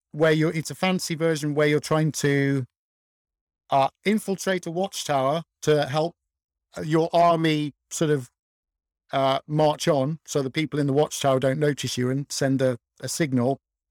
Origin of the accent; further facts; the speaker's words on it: United Kingdom; Oh, yes, I'm British.